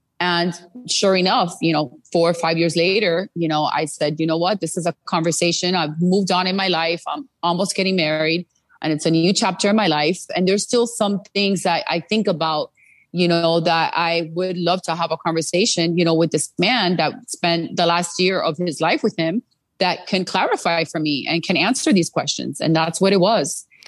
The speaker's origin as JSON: {"language": "English", "country": "United States", "tie": "born or raised there", "said": "I was born and raised here. My parents are Cuban. I always say I'm Cuban American, right?"}